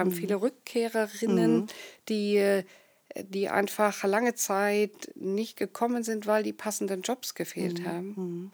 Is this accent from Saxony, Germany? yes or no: yes; Leipzig, Saxony, Germany; Ich selber bin gebürtige Leipzigerin.